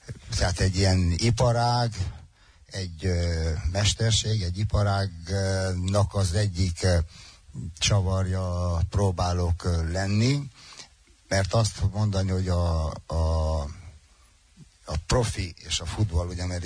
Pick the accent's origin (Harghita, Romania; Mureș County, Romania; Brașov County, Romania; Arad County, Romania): Mureș County, Romania; Târnăveni; én valóban Marosvásárhelyen születtem. A gyerekéveimet Dicsőszentmártonban töltöttem, de amikor én 16 évesen, 17 évesen visszakerülök Vásárhelyre, tulajdonképpen hazajövök, és én haza is hazajárok.